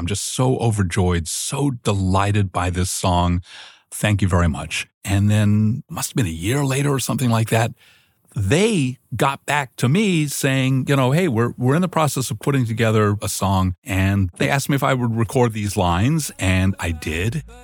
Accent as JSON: {"language": "English", "region": "London", "country": "United Kingdom", "tie": "born or raised there", "said": "As a kid growing up in London"}